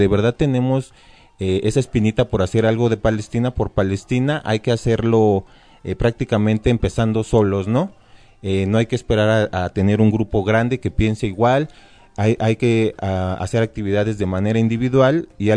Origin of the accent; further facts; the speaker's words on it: Mexico; Hay muchas cosas que como mexicanos tenemos en común con ellos